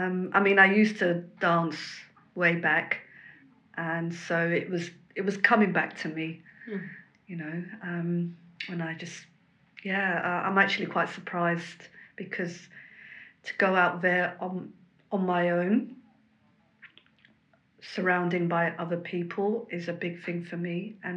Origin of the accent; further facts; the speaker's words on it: London, United Kingdom; born there; I was born here in London, but my ethnicity is Moroccan, and I always felt like Morocco was my home.